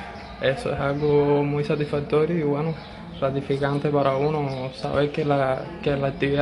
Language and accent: Spanish; Cuba; Como jóvenes cubanos de nuestros tiempos, estamos demostrando que no son necesarias las armas para luchar por nuestra revolución, para luchar por nuestro país